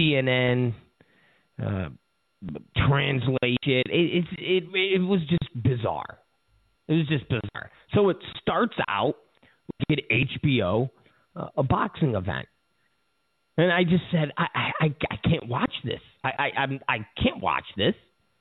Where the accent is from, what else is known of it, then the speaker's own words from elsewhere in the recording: United States; I am an American nationalist. I believe in our country.